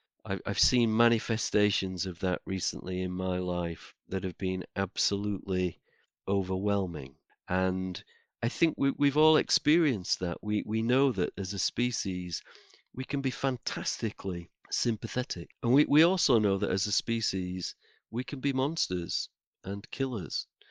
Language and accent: English; Yorkshire and the Humber, United Kingdom; And I'm a Yorkshire man.